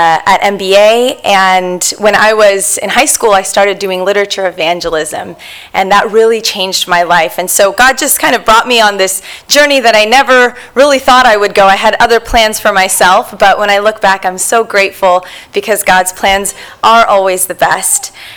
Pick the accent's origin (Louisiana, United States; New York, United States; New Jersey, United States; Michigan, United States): Michigan, United States; Berrien Springs; born there; I actually grew up in a pastor's home. I was born in Berrien Springs, Michigan, which you can't really get more Adventist than that.